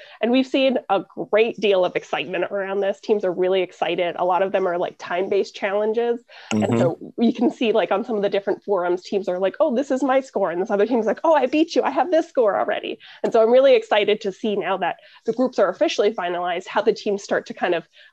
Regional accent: Tucson, Arizona, United States; So I actually started out as a student in high school on a team. I'm from Tucson, Arizona.

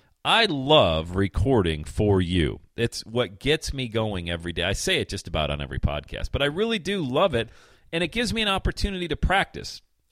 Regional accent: Bradford, Pennsylvania, United States; Growing up in Bradford, PA, the youngest of eight kids, most of which were born in the 50s and early 60s, they grew up huge … fans, and I was just a product of that, man.

